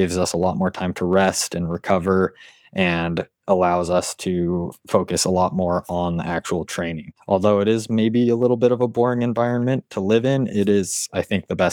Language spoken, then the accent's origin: English; Salt Lake City, Utah, United States; Yeah, so I grew up in Salt Lake City, Utah.